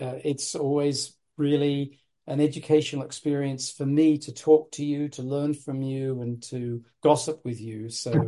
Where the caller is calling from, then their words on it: Spain; so publishers in Spanish of books are mostly owned here in Spain, where I'm speaking to you from, for example.